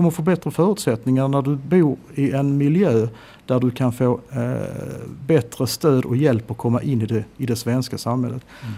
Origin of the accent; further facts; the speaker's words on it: Skåne, Sweden; Jag menar, jag är från Skåne.